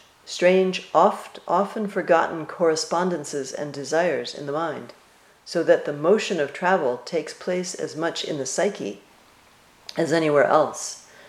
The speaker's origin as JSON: {"language": "English", "region": "New Jersey", "country": "United States", "tie": "born or raised there", "said": "I was raised in the Calvary Baptist Church, the first Calvary Baptist Church in a little town in New Jersey."}